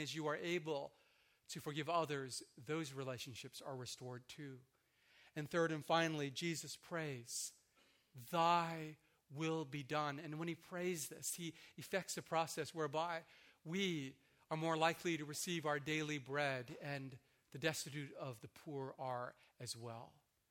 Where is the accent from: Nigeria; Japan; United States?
Japan; I am originally from Japan, a country that has not largely been influenced by the Christian gospel.